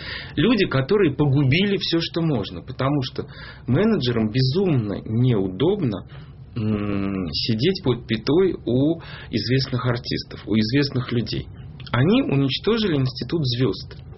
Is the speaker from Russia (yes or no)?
yes; Moscow, Russia; also born or lived in Tbilisi, Georgia; я москвичом быть никак не могу, я тбилисец. Но, конечно, вырос я в Москве, всю жизнь служил в Москве, потому номинально им считаюсь.